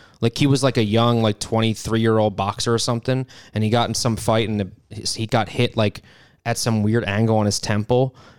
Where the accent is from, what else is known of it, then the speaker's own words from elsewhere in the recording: New Jersey, United States; I'm from Jersey. I have a lot of Trump friends.